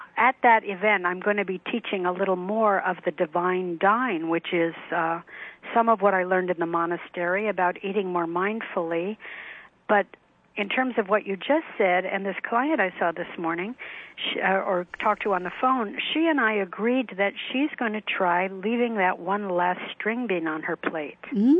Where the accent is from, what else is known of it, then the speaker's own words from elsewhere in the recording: United States; And seeing how other people have to live and what they put up with made me see that as an American, I'm sorry to say it, but I'm awfully spoiled, you know?